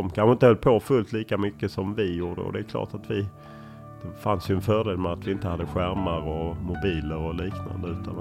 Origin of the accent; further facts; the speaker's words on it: Lund, Skåne, Sweden; Jag är uppvuxen på Tuna som ju då på 70-talet, mina föräldrar flyttade dit när man byggde husen på mitten på 60-talet. Och väldigt nära Tuna skolan, så att där bodde jag väldigt länge tills jag flyttade till egen lägenhet på Södra Esplanaden.